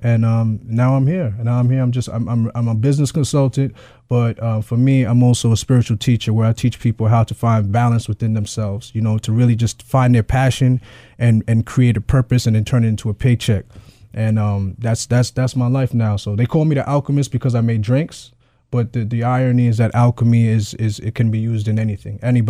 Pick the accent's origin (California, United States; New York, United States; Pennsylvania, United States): New York, United States; also born or lived in Brooklyn; That's where I was born, and we went out to Long Island, and I was raised out in Long Island.